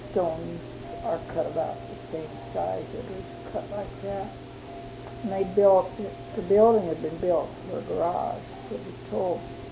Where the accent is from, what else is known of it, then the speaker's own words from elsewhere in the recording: Ohio, United States; moved away; And I was fresh out from Ohio, and everybody thought that sounded interesting and even asked me about the weather.